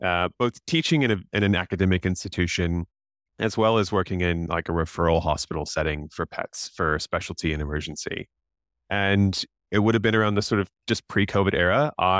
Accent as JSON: {"language": "English", "region": "Oklahoma", "country": "United States", "tie": "born or raised there", "said": "I'm originally from the US. I grew up in Oklahoma. I'm in a more rural area around lots of farms, had dogs and cats, had grandparents with cows and the like."}